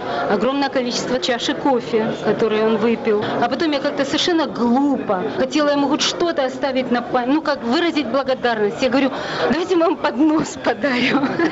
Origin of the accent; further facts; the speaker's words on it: Ukraine; moved away as an adult; now in United States; Я очень местечковая, как я люблю о себе говорить. Я приехала с Украины.